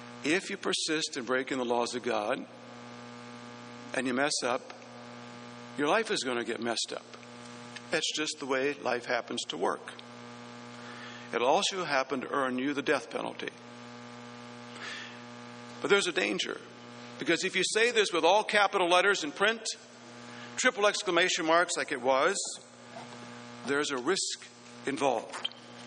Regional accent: Minnesota, United States; When I was in school growing up in Minnesota, I had that happen on one occasion.

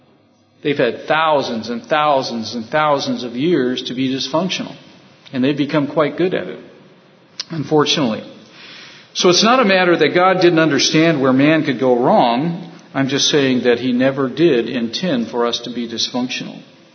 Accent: North Carolina, United States; born there; also born or lived in California / Illinois / Texas / Ohio; I was born in North Carolina, moved to California. After California, we moved to Illinois. Then we went to Texas. Then we went to Ohio. Now we're here.

